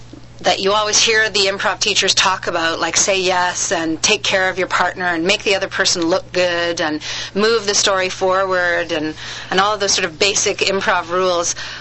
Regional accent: Calgary, Alberta, Canada; now in Toronto, Canada; I felt like I'd hit a glass ceiling in the theater community in Calgary

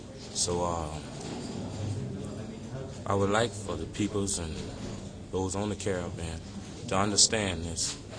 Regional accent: Birmingham, Alabama, United States; I'm from Birmingham, Alabama. I'm 19 years old.

